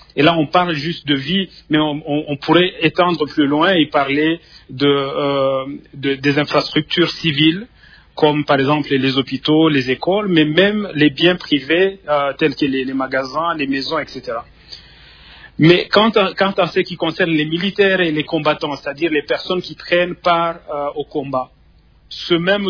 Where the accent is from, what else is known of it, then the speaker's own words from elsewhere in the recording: Goma, North Kivu, DR Congo; Je suis moi-même de Goma et on en a vu des choses.